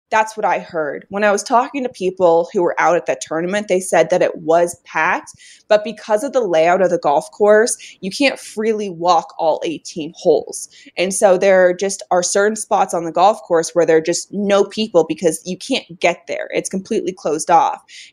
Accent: Colorado, United States; I grew up in Colorado.

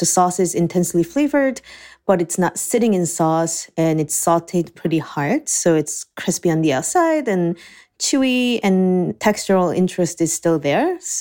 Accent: Seoul, South Korea; also born or lived in New Jersey; now in Michigan, United States; I was born and raised in Seoul, Korea.

